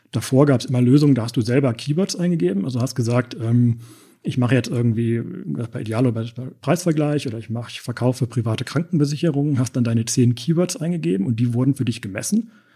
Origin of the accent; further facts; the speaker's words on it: Bonn, North Rhine-Westphalia, Germany; born there; also born or lived in Berlin / London; Ich bin gebürtiger Bonner, habe dann mal eine Zeit lang in Berlin gelebt, habe auch mal eine Zeit lang in der Nähe von London gelebt, aber bin dann doch wieder zurück nach Bonn gekommen